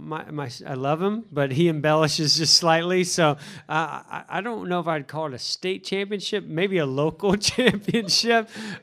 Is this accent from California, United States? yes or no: yes; Vallejo, California, United States; Well, I grew up in Vallejo, California. I lived on a hill.